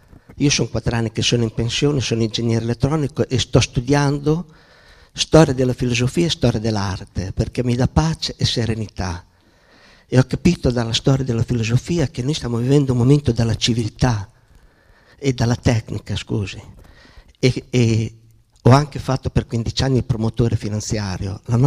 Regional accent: Cesena, Emilia-Romagna, Italy; vengo da Cesena, ho 64 anni, 40 anni fa ho vissuto per 2 anni, 24 mesi, nel deserto in Kenya

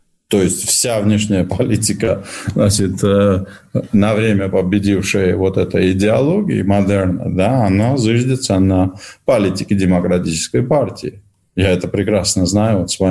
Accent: Georgia; здесь я говорю как грузин, искренне любящий русскую культуру

